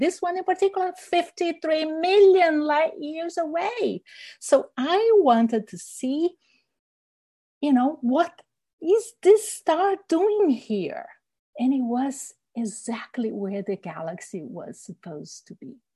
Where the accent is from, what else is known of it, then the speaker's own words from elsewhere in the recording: Rio de Janeiro, Brazil; I grew up in Rio de Janeiro, Brazil. Rio is such a wonderful, beautiful city. It has the white sand beaches and all the mountains and even forests inside the city. But it's a city.